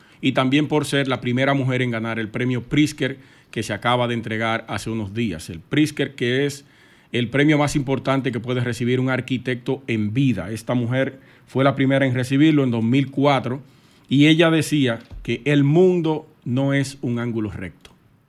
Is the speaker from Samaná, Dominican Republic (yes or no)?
no; Sosúa, Puerto Plata, Dominican Republic; Mi hermano, nos criamos juntos allá en Sosúa, Charamico.